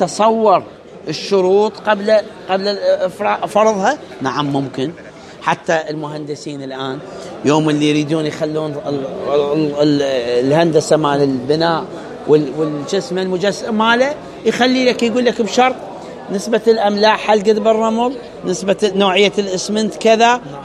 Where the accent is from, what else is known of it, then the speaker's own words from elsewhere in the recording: Iraq; تتذكرون احنا عندنا في العراق كان الطريق مو آمن